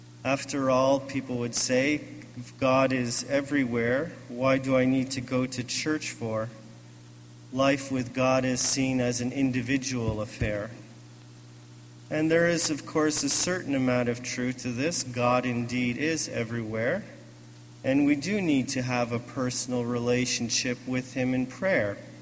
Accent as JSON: {"language": "English", "town": "Scarborough", "region": "Ontario", "country": "Canada", "tie": "born or raised there", "said": "I was born and raised in Scarborough, also called Scarberia"}